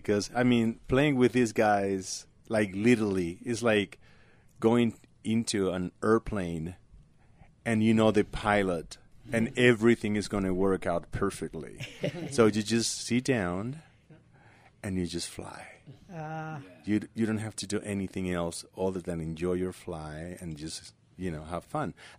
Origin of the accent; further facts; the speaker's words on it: Barquisimeto, Lara, Venezuela; I had this amazing cuatro player also from Venezuela and from my hometown, Barquisimeto, Henry Linares.